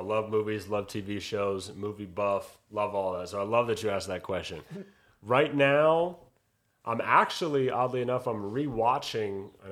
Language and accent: English; United States; I'm an American, proud American, yes. Love America, but damn, those British fans are amazing.